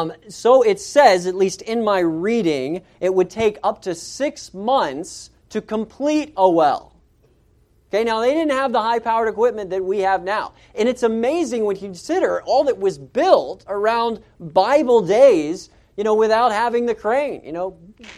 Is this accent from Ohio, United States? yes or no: no; Florida, United States; Okay, now I grew up in Florida. I know what it's like to work in hot weather.